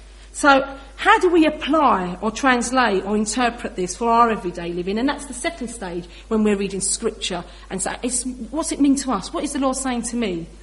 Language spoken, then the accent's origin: English; London, United Kingdom; And as a child growing up in East London, half of it was bombed and derelict